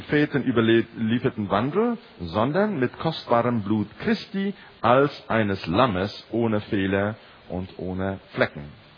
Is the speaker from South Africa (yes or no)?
yes; South Africa; moved away; Ich komme ja aus Südafrika und dort gibt es große Gebiete im Inland, wo es recht trocken ist